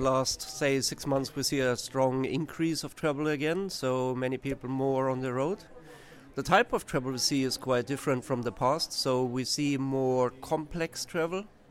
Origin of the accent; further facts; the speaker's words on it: Germany; English is a second language; I'm taking off my home country, Germany, rail is quite much more reliable